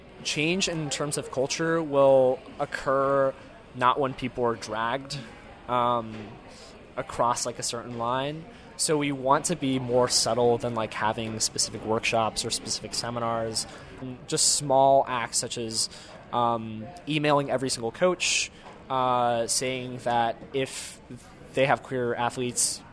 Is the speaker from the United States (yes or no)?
yes; South Bend, Indiana, United States; I'm a sophomore on the Yale swimming and diving team, and I'm from South Bend, Indiana.